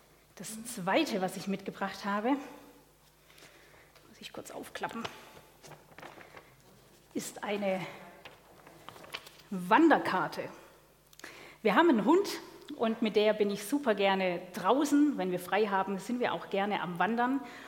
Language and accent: German; Schorndorf, Baden-Württemberg, Germany; Stuttgart ist ganz nah an meiner Heimat. Ich komme aus dem Schwabenland, aus Schorndorf.